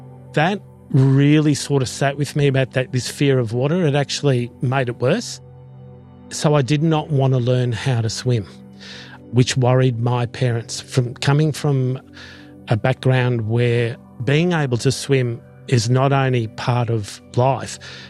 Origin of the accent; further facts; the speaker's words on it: Australia; I grew up in Australia, and my parents were from the generation post-World War II arrivals.